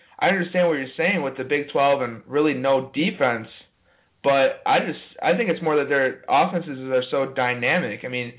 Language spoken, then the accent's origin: English; Wisconsin, United States; I mean, I've never been a huge fan, even though we're from Wisconsin.